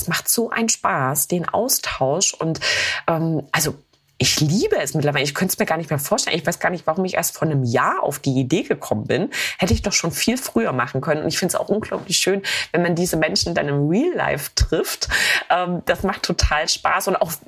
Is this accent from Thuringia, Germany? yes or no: yes; Thuringia, Germany; Also meine Heimat Thüringen, ich werde wahrscheinlich nie, also man soll ja niemals nie sagen, aber ich werde wahrscheinlich nie aus Thüringen wegziehen. Ich liebe mein Bundesland. Ich bin hier groß geworden. Ich bin schon immer hier und ich bin sehr heimatverbunden.